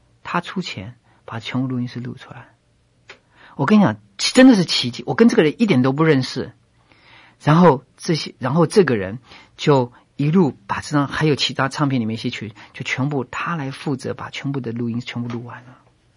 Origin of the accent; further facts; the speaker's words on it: China; 他们才知道我是一个中国人